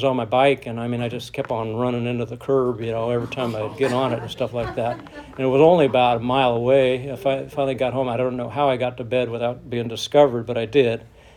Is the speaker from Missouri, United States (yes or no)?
yes; St. Louis, Missouri, United States; born there; I was born in St. Louis, South St. Louis in 1952, and my mom and dad were together for over 50 years.